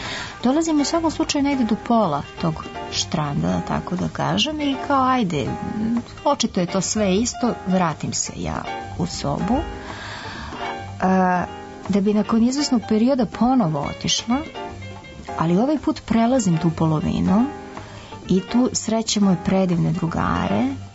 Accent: Serbia; moj pasoš je srpski pasoš. Ja sam rekla: ne, ja dolazim iz Srbije.

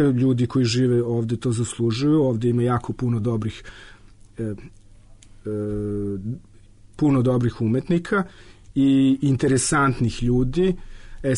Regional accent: Belgrade, Serbia; now in France; ja sam Beograđanin, ovdje imam porodicu, prijatelje

